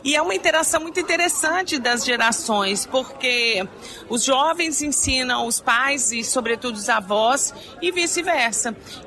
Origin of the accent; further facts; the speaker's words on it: Espírito Santo, Brazil; numa rádio AM, no Espírito Santo, de onde eu vim